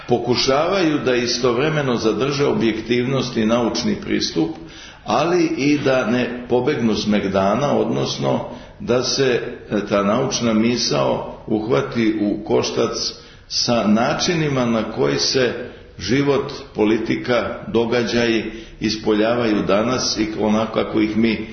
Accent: Serbia; kao Srbin, kao čovjek koji živi ovdje gdje živi, u Beogradu, u Srbiji

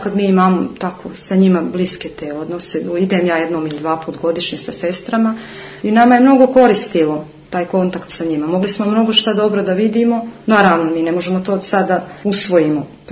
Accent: Montenegro; ovdje kod nas u Crnoj Gori ovih 20 godina

